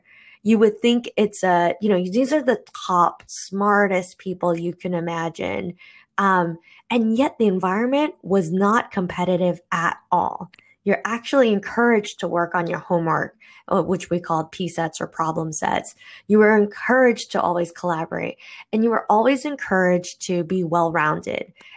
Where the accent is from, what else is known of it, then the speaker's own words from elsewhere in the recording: Guam; moved away as an adult; also born or lived in Boston; now in Italy; I grew up in Guam, a little Pacific island, also a territory of the United States, and spent 14 years in Boston and recently moved to Italy 15 months ago.